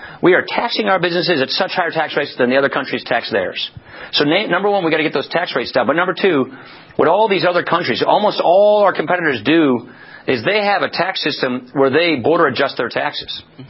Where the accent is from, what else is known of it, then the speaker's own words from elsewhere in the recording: Janesville, Wisconsin, United States; Janesville, Wisconsin, and you look down, you know, the end zone, and you see a shut GM plant. The core of my hometown and the employer was General Motors, and it's now a 4 million square foot mothball.